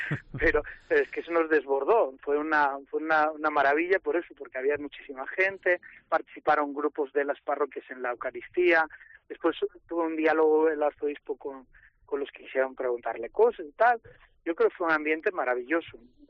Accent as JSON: {"language": "Spanish", "town": "Alicante", "region": "Valencian Community", "country": "Spain", "tie": "born or raised there", "said": "Pero eso que mis padres me concibieron en Perú, pero yo nací en Alicante 3 meses antes de nacer, viajaron a Alicante para quedarse allí, y yo pues me formé, toda mi formación es en Alicante y 15 años de sacerdote allí"}